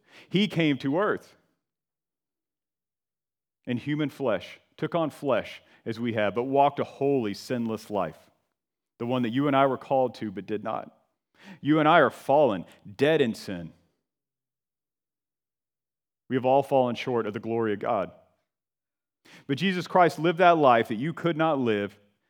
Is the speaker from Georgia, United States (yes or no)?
yes; Georgia, United States; It's kind of like when I would go driving in my home state of Georgia and over in Alabama with my granddad when I was a kid.